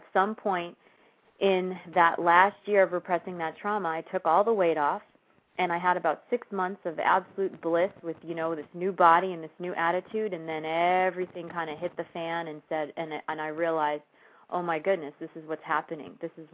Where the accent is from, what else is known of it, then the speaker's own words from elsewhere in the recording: Boston, Massachusetts, United States; Well, first of all, I hail from the East Coast, Boston to be exact, and my time there, it definitely had a huge impact on my life